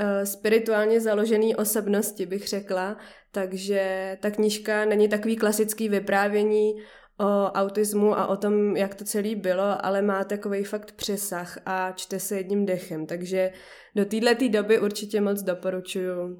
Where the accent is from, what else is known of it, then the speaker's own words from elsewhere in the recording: Prague, Czechia; Taky mi 27, vyrůstala jsem tady na sídlišti v Bohnicích, chodila jsem s rodinou tady do Kobylis, do farnosti.